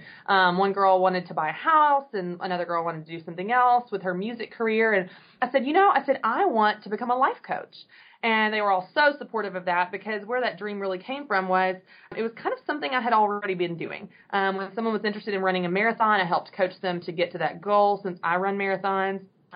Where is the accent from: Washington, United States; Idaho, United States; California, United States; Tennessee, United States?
Tennessee, United States; Nashville; So I am from Nashville, and so I've lived here most of my life except for when I went away to college.